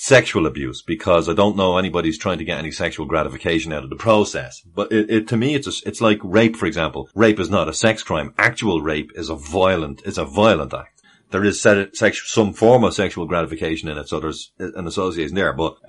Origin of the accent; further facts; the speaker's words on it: Ireland; Well, I mean, as the Irish people, we wouldn't.